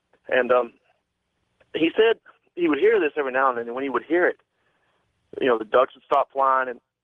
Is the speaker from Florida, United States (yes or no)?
no; Alabama, United States; And it reminded me of a story I heard growing up in Alabama.